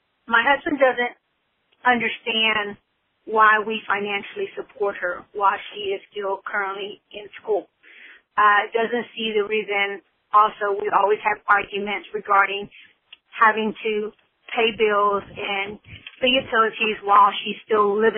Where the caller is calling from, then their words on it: Texas, United States; I'm calling from Texas.